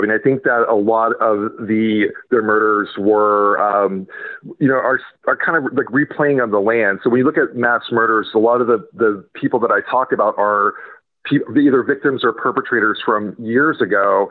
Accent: Florida, United States; moved away as an adult; also born or lived in Chicago, United States; now in Massachusetts, United States; So I was initially in Chicago when I was young. And then I grew up in Florida and moved to Massachusetts for college in the 90s.

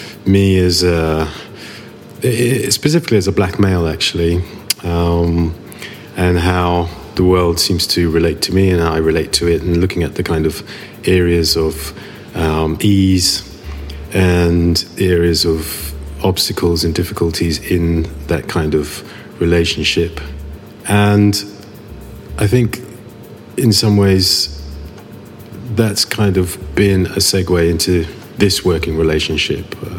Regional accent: London, United Kingdom; I'm a Londoner and a London-based artist.

